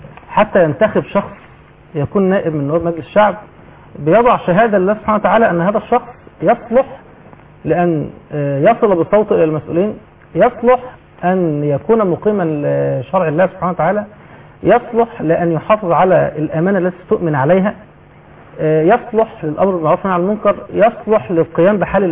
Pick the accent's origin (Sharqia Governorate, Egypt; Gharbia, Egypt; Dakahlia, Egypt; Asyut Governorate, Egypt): Dakahlia, Egypt; احنا عندنا في الدقهلية دوائر الدقهلية